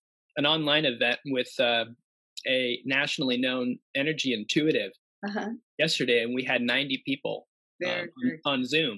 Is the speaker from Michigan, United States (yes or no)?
no; Tucson, Arizona, United States; also born or lived in Utah; We grew up in Tucson, Arizona. That was our first that was my first conscious place that we lived in, although I was born in Utah.